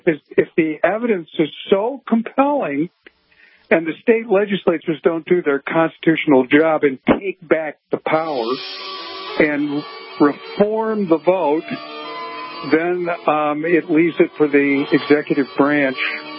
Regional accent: United States; And so we as American citizens have to have that urgency.

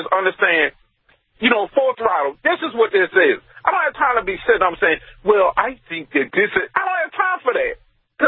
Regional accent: United States; or don't like me because, let me stop, because I'm an American.

